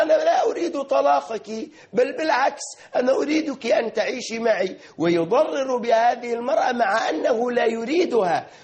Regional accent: Egypt

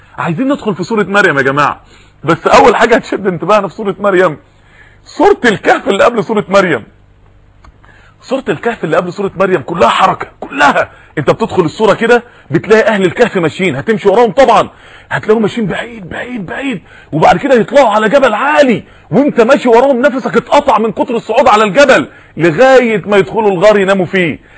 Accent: Mansoura, Dakahlia, Egypt; في بعض الناس يعني عندنا في المنصورة قالوا لي

